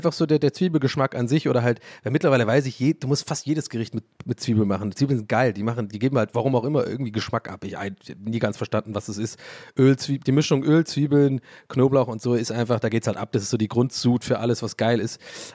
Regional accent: Tübingen, Baden-Württemberg, Germany; So, und es gab bei uns in Tübingen halt, also echt, weiß ich nicht, ein paar Döner, Kalenderdöner und so. Jetzt ist wirklich sehr spezifisch für alle Tübinger, aber die Fäuste gehen in den Himmel, Leute, Tübingen represent.

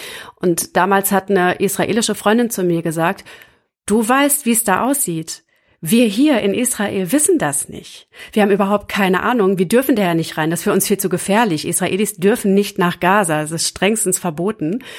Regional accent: Berlin, Germany; Und der wird dich und mich als Berliner nochmal extra betreffen.

